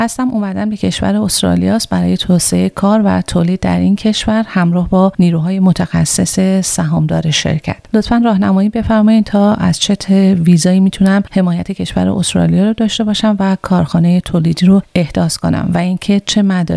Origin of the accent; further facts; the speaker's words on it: Afghanistan; البته ما افغان هستیم و با شرایط فعلی افغانستان